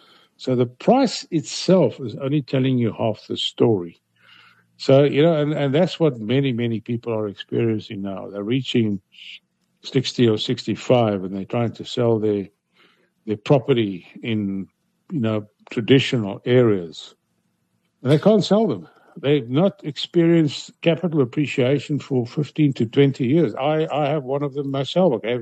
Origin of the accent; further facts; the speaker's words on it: Johannesburg, Gauteng, South Africa; You must remember, I grew up in Hillbrow, 70s, 80s, and 90s.